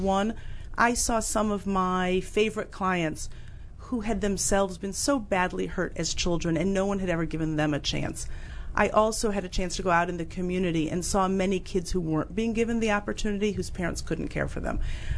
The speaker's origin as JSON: {"language": "English", "town": "Ann Arbor", "region": "Michigan", "country": "United States", "tie": "born or raised there", "said": "I was, I think as a 15-year-old, elected to the school board in my hometown of Ann Arbor, Michigan, as the student advocate."}